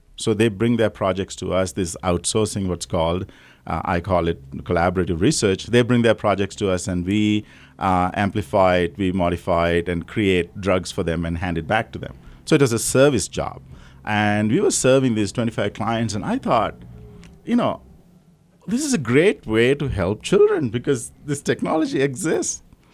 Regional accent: Sri Lanka; also born or lived in India; I'm from Sri Lanka.

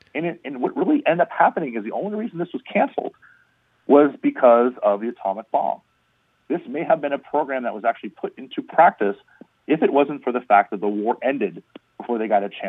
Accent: Miami, Florida, United States; I'm from South Florida, I'm from Miami.

